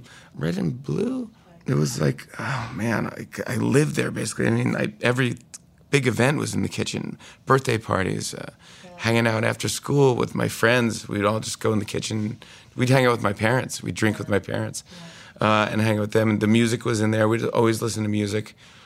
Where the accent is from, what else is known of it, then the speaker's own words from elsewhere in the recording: Ireland; I could say that as an Irish person.